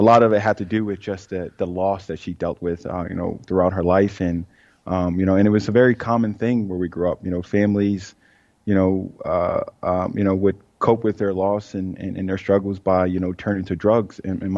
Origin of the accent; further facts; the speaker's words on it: Philadelphia, Pennsylvania, United States; You know, I grew up on Viola Street, you know, not too far from the Please Touch Museum here in Philadelphia.